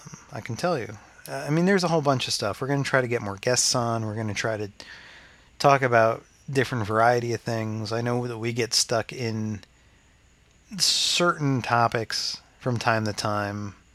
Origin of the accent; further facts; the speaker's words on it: New Jersey, United States; That John needs to try pork roll, which is, growing up in New Jersey, pork roll is a staple of any New Jerseyan diet.